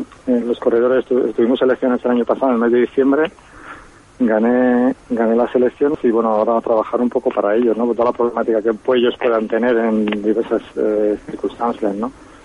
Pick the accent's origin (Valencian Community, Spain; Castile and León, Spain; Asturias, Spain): Castile and León, Spain; Segovia; Esperemos que sí, porque es la Vuelta de mi tierra, la Vuelta de...